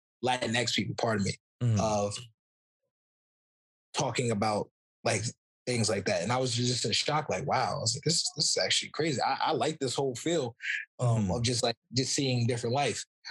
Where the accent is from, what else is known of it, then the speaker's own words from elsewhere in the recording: North Carolina, United States; also born or lived in Huntington; I was born in Huntington, but then I moved like when I was like 6 or 7 months or 8 months, something like that. Got and it. I went to North Carolina and I grew up there.